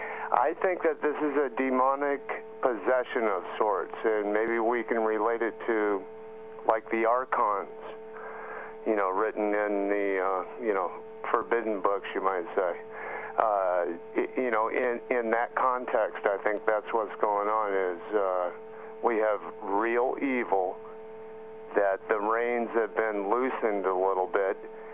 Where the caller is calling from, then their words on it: Hot Springs, Arkansas, United States; Hey, Kevin. … from just outside of Hot Springs, Arkansas.